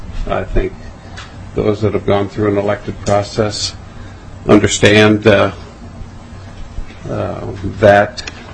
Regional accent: Woodbury, Minnesota, United States; from Woodbury. I'm the former mayor of Woodbury.

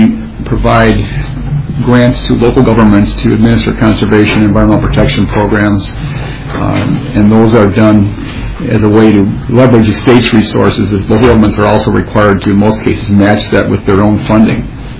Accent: Minnesota, United States; So I can note for the record that I was raised in the Doty district up in central Minnesota, and my family farm is still in that area.

